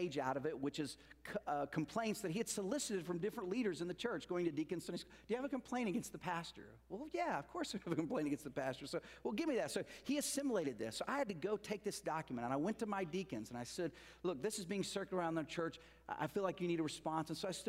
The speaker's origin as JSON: {"language": "English", "region": "Oklahoma", "country": "United States", "tie": "born or raised there", "also_born_or_lived": "Virginia", "moved": "as an adult", "said": "I moved from Oklahoma when I graduated from high school to Virginia"}